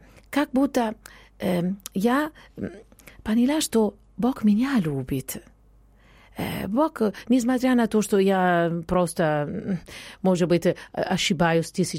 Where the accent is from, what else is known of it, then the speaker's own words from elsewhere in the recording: Italy; born there; Russian is a second language; я родилась в Италии, поэтому понятно, само собой, наверное, можно так сказать.